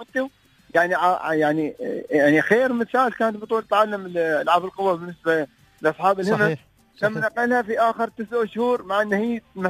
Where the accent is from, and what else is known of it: Dubai, United Arab Emirates